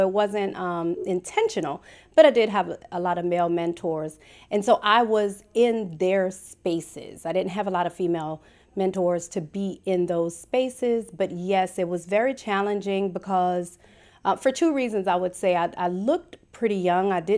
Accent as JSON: {"language": "English", "town": "New Orleans", "region": "Louisiana", "country": "United States", "tie": "born or raised there", "said": "Growing up in New Orleans was like growing up in a tight-knit village. I grew up in the inner city, so I was very close to the French Quarter."}